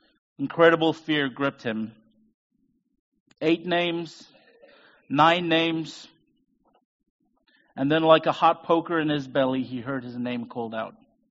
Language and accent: English; South Africa; I told you I'm from South Africa and we like stories.